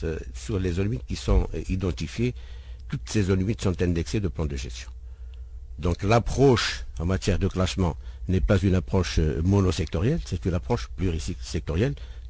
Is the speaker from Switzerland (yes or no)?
no; Algeria; la typologie des zones humides qui existent chez nous en Algérie